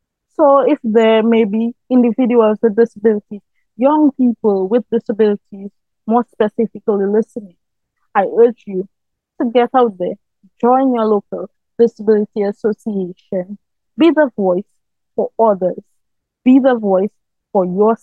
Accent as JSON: {"language": "English", "country": "Dominica", "said": "More specifically, my home country, Dominica, the constitution does exclude persons with disabilities in certain aspects."}